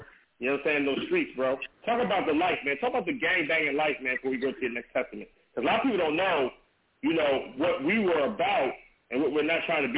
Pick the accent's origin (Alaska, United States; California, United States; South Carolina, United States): California, United States; Compton; Because growing up in Compton, All you know is, you know, Crip life